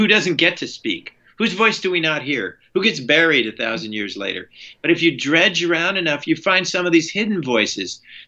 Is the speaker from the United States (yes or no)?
yes; Arizona, United States; I grew up in Southern Arizona, and I grew up in a very mixed Anglo-Chicano, Anglo-Mexicano community.